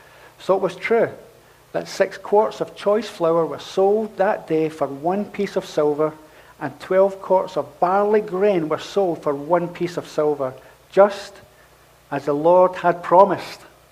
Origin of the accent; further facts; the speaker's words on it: Glasgow, Scotland, United Kingdom; I was brought up in Castlemilk, so I'm not going to be anyone that's going to do anything. I mean, what can God use? How can God use someone from a housing scheme in Castlemilk?